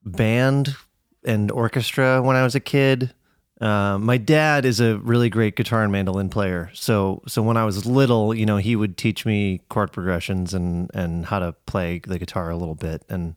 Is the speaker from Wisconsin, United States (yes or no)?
yes; Middleton, Wisconsin, United States; I'm from Middleton, Wisconsin.